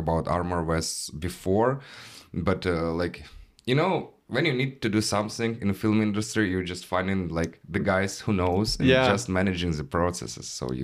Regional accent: Ukraine; English is a second language; moved away as an adult; now in United States; I lived, like, born and raised in Ukraine, lived there for all my life. I built my own production company there and, like, was pretty successful guy, you know?

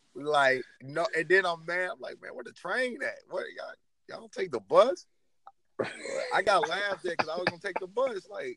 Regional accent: the South, United States; because I came from the South, man. You know, the South.

